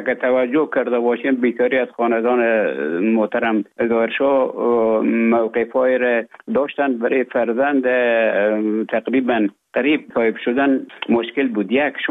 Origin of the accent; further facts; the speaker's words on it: Herat, Afghanistan; moved away as an adult; also born or lived in Russia; now in Finland; تحصیلات خود در ولایت هرات تا صنف 12 به اتمام رساندم.